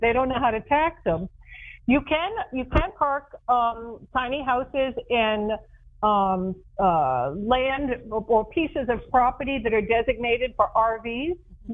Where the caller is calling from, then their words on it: Pensacola, Florida, United States; I am in Pensacola, Florida today, up in the panhandle, right on the border.